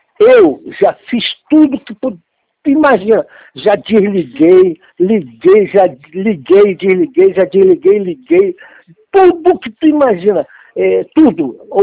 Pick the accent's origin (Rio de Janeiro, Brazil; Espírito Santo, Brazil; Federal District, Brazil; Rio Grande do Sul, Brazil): Rio de Janeiro, Brazil; Sou do Rio de Janeiro, sou do Rio de Janeiro.